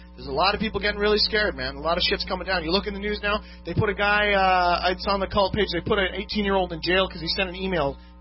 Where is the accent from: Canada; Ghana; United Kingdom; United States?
Canada; Oh, wait. I'm Canadian.